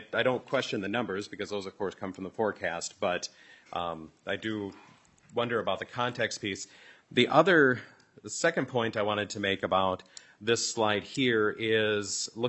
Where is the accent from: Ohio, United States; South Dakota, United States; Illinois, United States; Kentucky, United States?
South Dakota, United States; about 8 miles from the Iowa border. Iowa right now is trying to purchase us, and just this last year, my hometown was included in the Sioux Falls metropolitan area.